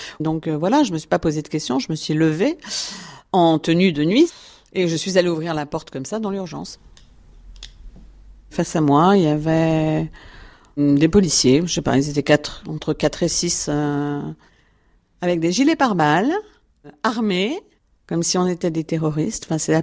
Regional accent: France; Nous sommes des Français comme tous les autres.

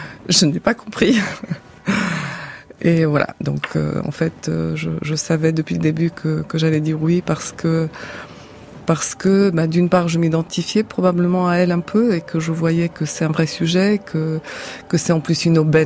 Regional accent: Bulgaria; moved away as an adult; j'ai quitté la Bulgarie à 30 ans, j'étais pas un personnage public

